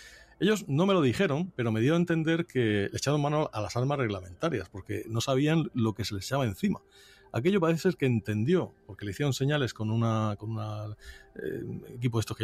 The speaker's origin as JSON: {"language": "Spanish", "region": "Region of Murcia", "country": "Spain", "said": "yo, como soy un apasionado de mi tierra y un apasionado de dar a conocer pues todas las cosas buenas que tiene la región de Murcia"}